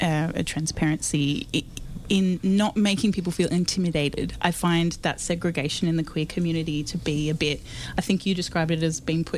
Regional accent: Canberra, Australian Capital Territory, Australia; I'm from Canberra

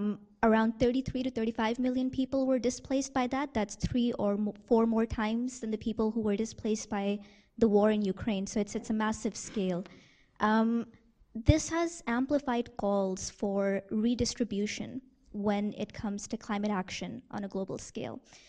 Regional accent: Pakistan; So I'm from Pakistan, and we recently experienced some of the worst, flooding that we've seen in recent decades.

